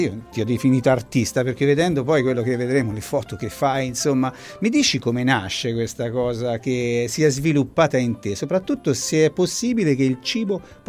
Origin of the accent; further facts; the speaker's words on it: Tuscany, Italy; noi siamo toscani, quindi ci piace proprio la dizione proprio stringente a quello che leggiamo.